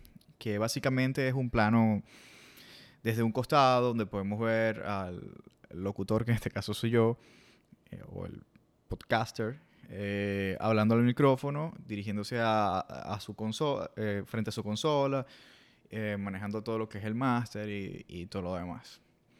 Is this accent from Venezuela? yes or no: yes; Venezuela; me inspiré en Venezuela, que es de donde soy